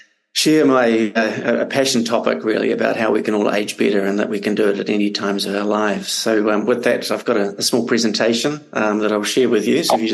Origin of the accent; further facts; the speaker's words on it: New Zealand; So, yeah, I'm from New Zealand.